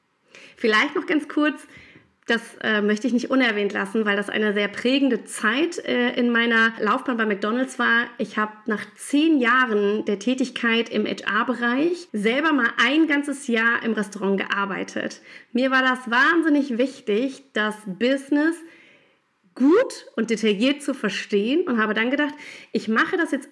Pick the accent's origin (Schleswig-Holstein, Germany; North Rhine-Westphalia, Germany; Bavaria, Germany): North Rhine-Westphalia, Germany; Duisburg; Ich bin Kind des Ruhrgebiets, ich komme aus Duisburg